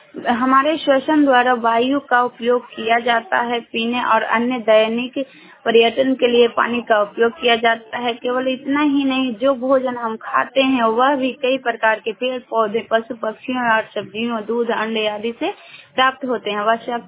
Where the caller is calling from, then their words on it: Nawada, Bihar, India; और मैं नारदीगंज प्रखंड से बोल रही हूँ। मेरा जिला नवादा पड़ता है।